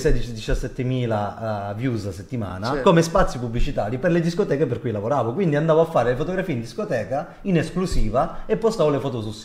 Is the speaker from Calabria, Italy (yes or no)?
yes; Calabria, Italy; io essendo calabrese, mi hanno offerto un lavoro come ragioniere di magazzino.